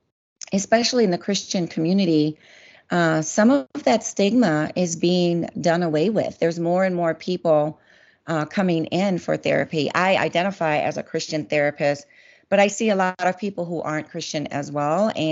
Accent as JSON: {"language": "English", "region": "the South", "country": "United States", "tie": "born or raised there", "said": "we grew up in the South"}